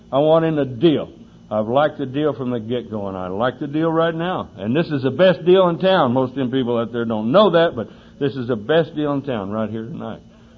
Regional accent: Texas, United States; I grew up in the Baptist Bible Belt over there in Texas. I was born in Texas, and, you know, a bunch of them Baptists are over there

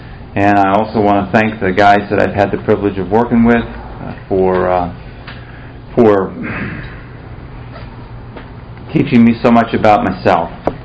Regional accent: Chicago, Illinois, United States; also born or lived in Pittsburgh; I was raised in the North. I was born in Pittsburgh. My dad was a minister. We moved around a lot. We settled in the Chicago area and suburbs around there.

